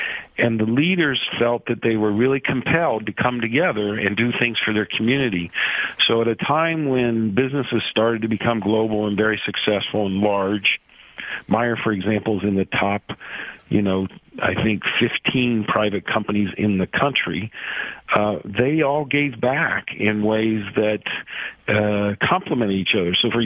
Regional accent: Ohio, United States; We came from Ohio. We were married my senior year. We grew up together.

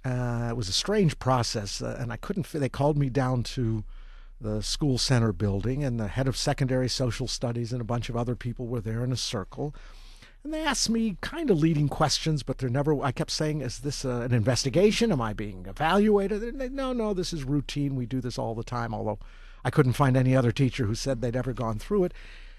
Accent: Detroit, Michigan, United States; born there; I was born in Detroit in 1942, sort of Depression-era parents. My father is an immigrant from Bulgaria, although left Russia as a small boy and came to this country at 18.

